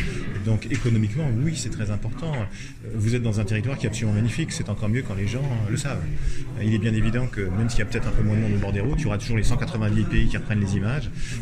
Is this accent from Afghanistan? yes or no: no; France; revenir chez nous en France